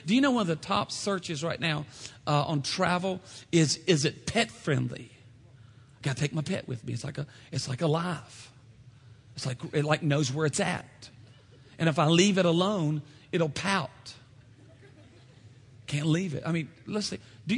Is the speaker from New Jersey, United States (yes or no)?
no; Louisiana, United States; How many know when I roll in with the cooler, they know we from Louisiana? I mean, it's not, they know we're not from Chicago. Hey, from the South.